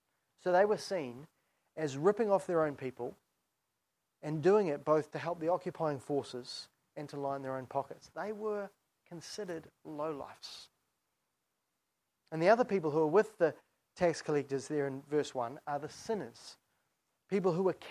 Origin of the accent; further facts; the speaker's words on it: New Zealand; When I was in Australia, my Aussie friends always used to think I'd know a lot about sheep because I came from New Zealand.